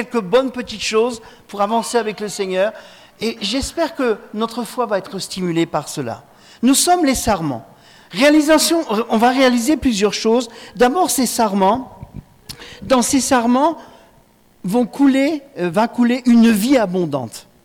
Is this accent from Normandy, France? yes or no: yes; Normandy, France; je suis normand, donc le fruit en Normandie, c'est la pomme. Hein ? Voilà, vous savez tout sur moi maintenant, je suis d'origine normande.